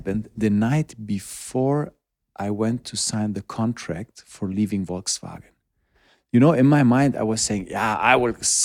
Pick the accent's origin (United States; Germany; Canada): Germany; Wolfsburg, Lower Saxony; It was really hard because then I came home from Fritzlar. I visited home every Friday. It was 200 kilometers, Wolfsburg to Fritzlar.